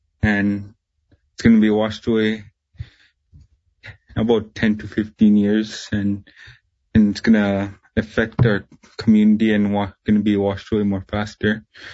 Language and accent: English; Tuktoyaktuk, Northwest Territories, Canada; I grew up in Tuktoyaktuk. I love that community.